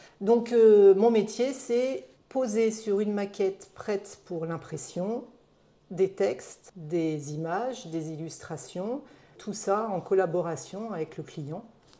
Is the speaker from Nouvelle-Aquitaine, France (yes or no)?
no; Auvergne-Rhône-Alpes, France; moved away; je suis native d'Auvergne, j'ai suivi mon mari dans le sud dans les années 1992